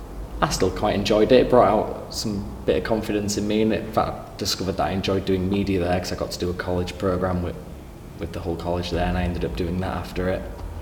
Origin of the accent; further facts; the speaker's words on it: Hull, Yorkshire and the Humber, United Kingdom; born there; now in Hessle, United Kingdom; I'm 18 years old. I was born in Hull. I currently live in Hessle.